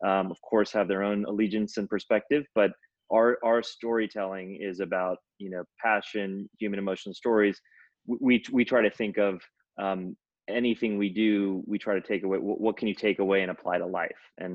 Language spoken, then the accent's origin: English; Houston, Texas, United States; also born or lived in Austin / New York / Mumbai; now in Dallas, United States; I'm not a native Dallasite. But I've been here for about 15 years. I grew up in Houston, went to Texas and Austin, then bounced around, lived in New York and Mumbai